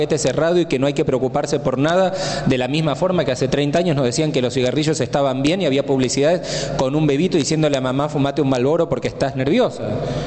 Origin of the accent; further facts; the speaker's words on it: Argentina; para nosotros como argentinos sale directamente sin procesar